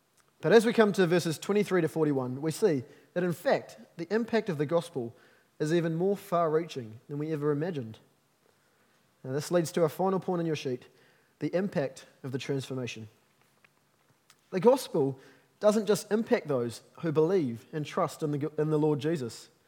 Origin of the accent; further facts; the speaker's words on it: Auckland, New Zealand; I remember growing up in Auckland, lucky me